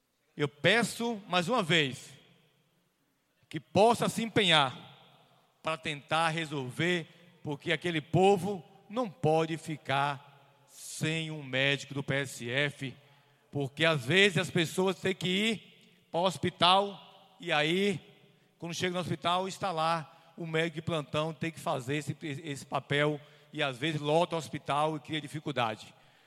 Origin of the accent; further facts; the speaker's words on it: Baixa Grande, Bahia, Brazil; Eu quero dizer ao povo da minha terra que a Prefeitura de Baixa Grande